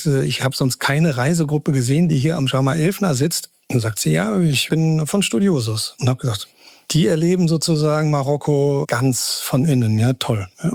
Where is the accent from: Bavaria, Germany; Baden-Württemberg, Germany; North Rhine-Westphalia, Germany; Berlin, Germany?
North Rhine-Westphalia, Germany; Krefeld; Ja, also ich bin eigentlich aus Krefeld, Niederrhein. Bin aber vor vielleicht 30 Jahren ungefähr bin ich zum Islam konvertiert, habe dann eine marokkanische Frau kennengelernt, der ich seit 28 Jahren oder so verheiratet bin